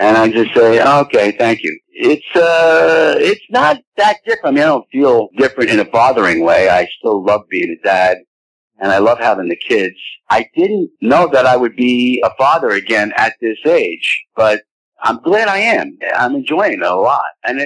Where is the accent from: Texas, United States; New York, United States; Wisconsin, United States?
New York, United States; I'm not really a Floridian, but I'm a New Yorker, so I'm like, I don't know, semi-Floridian?